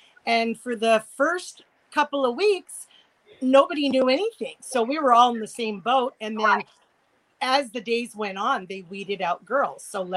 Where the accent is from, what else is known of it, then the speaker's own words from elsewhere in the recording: Alhambra, California, United States; I grew up in Alhambra, California, and I was Miss Alhambra